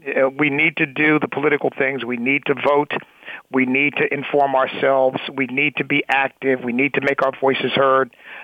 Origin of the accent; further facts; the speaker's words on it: United States; I refuse to call myself an African American. I'm an American. I happen to be an American of African descent.